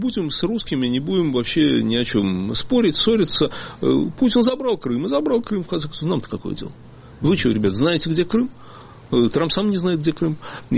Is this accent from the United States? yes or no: no; Russia; Он говорит, а ты откуда? Я говорю, я из России.